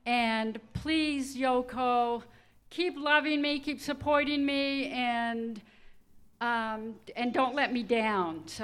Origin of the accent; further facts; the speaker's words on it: Providence, Rhode Island, United States; I'm from Providence, kind of, and so's Karen